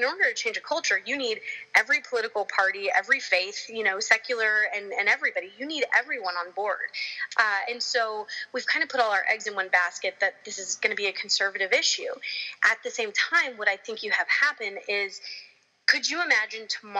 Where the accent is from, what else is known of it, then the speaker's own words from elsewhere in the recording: Texas, United States; I think for me, war was kind of a hard one growing up in Texas and having military members in the family.